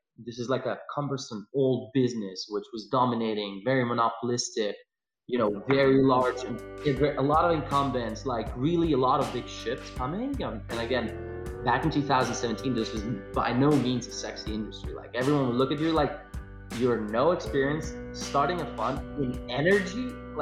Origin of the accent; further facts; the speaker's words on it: Lithuania; now in Glasgow, United Kingdom; I was born and raised in Lithuania, went to school here